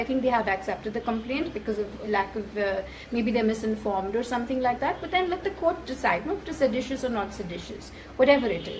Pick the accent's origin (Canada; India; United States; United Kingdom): India; when the owner of the shop knew that I was from India